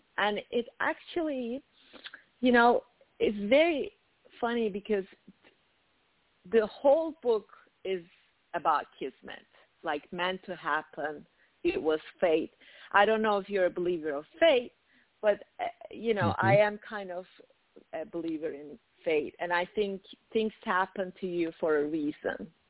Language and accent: English; Turkey; moved away; partly about growing up in Turkey, coming here